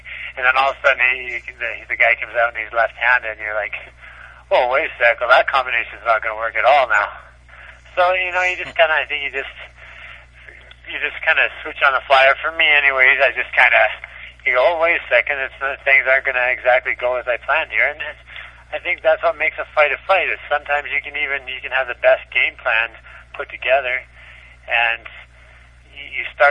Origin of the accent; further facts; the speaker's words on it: Nova Scotia, Canada; I'm originally from Nova Scotia, so I got an opportunity to see my family and fight in front of some friends and family.